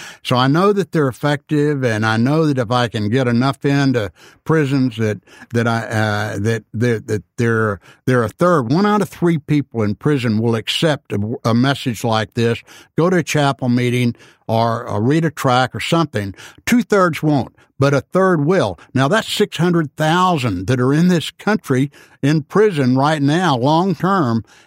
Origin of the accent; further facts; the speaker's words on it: Alice, Texas, United States; I'm a roughneck from Alice, Texas.